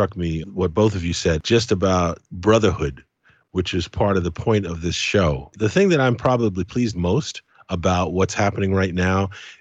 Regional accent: United Kingdom; because I'm Caribbean, I'm British, I've got mixed blood in me.

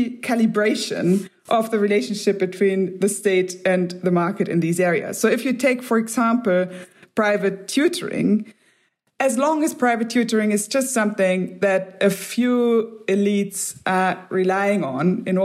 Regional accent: Germany; English is a second language; I'm from Germany

